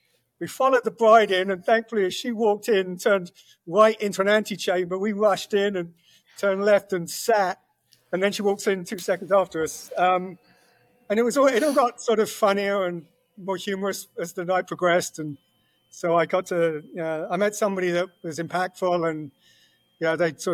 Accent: South East England, United Kingdom; moved away as an adult; now in United States; But my youth, I grew up, I was born just south of London. I lived there till I was about 12. And like every English kid

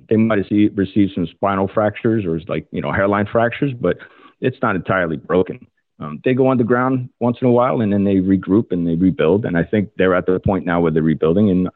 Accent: New Jersey, United States; What I saw growing up in Hudson County, New Jersey, is still out here and just as strong and prevalent as ever.

